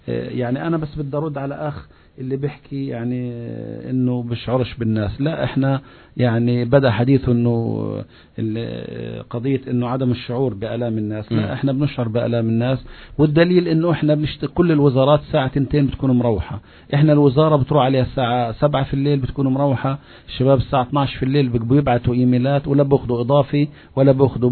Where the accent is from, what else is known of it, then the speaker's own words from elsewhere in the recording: Gaza, Gaza Strip, Palestine; لا موجودة عندنا في غزة ولا موجودة في رام الله